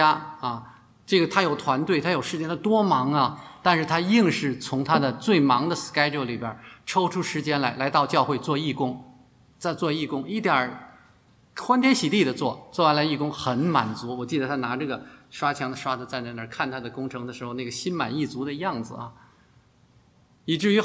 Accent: Beijing, China; 就说我的老家北京城吧，给大家看看城墙是这样的。

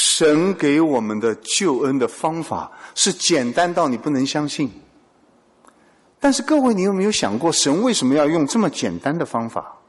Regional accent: China; 我们中国人最好，咱们是宁可信其有也不能信其无啊。

